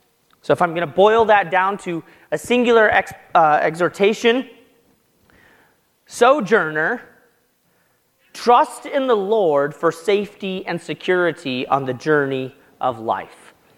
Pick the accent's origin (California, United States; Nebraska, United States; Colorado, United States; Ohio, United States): Colorado, United States; Denver; I grew up in Denver, Colorado, surrounded by mountains. I now live very near Sun Valley